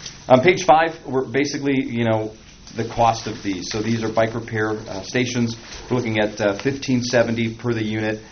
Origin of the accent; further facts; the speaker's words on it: Green Bay, Wisconsin, United States; I'm born and raised in Green Bay, graduated from UWGB in May of 2015, and I am in the Leadership Green Bay class of 2017.